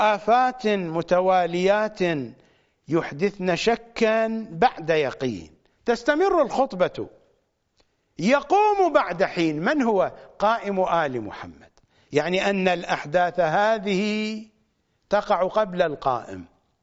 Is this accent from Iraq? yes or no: yes; Iraq; هذه المناطق في دائرة المنطقة المقدسة عندنا في العراق